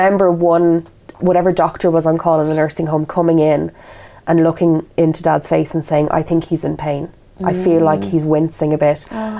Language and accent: English; Kildare, Ireland; also born or lived in Dublin; We're from Kildare, which is a county south of Dublin.